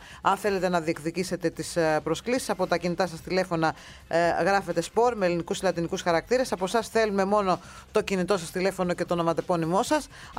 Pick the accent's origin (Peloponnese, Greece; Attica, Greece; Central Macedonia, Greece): Attica, Greece; Chalandri; born there; Στο Χαλάνδρι γεννήθηκα εγώ. Αλλά έλκω την καταγωγή μου από τον μπαμπά μου που είχε την υπηκότητα την καναδική, έχω και αυτό.